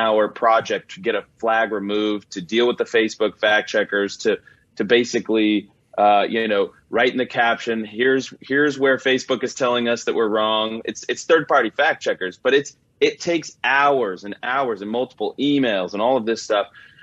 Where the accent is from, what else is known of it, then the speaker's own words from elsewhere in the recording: California, United States; I can give you a reaction as a Californian.